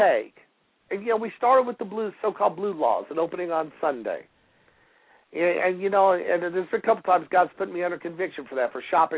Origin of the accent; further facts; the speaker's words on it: United States; it's an awesome responsibility and privilege to be blessed as an American